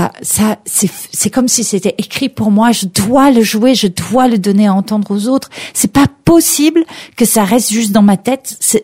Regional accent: France; born there; Alors, j'ai un papa qui est allemand et une mère américaine. Je suis née en France.

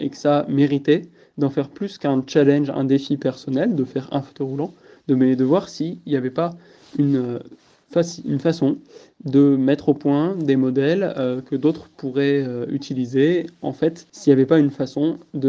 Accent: Montmorency, Île-de-France, France; also born or lived in L'Isle-Adam / Méry-sur-Oise; j'habitais quand j'étais tout jeune à Méry-sur-Oise, juste à côté. Et puis ensuite, mes parents et ma famille, nous avons déménagé à Montmorency et j'ai vécu à Montmorency jusqu'au jour de mon accident.

